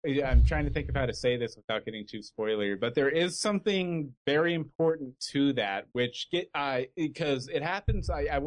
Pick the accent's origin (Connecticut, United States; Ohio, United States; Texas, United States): Texas, United States; Katy; Basically, when I lived, I grew up in Katy, Texas.